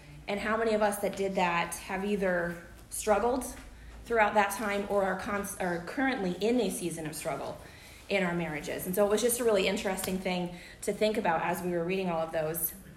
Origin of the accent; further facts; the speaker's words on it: East Coast, United States; I'm from the East Coast, so all of this stuff, I'm like